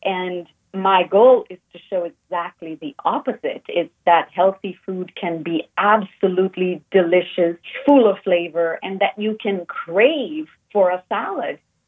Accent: Rio de Janeiro, Brazil; growing up in Brazil, that wasn't very hard to do, because it lends to, you know, I grew up in Rio de Janeiro, which is it's a city right on the beach.

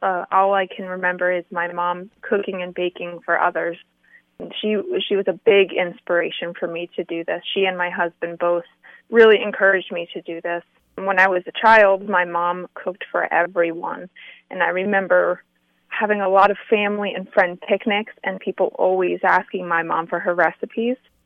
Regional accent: Harmony, New Jersey, United States; I grew up in Harmony, New Jersey, so I knew Phillipsburg very well.

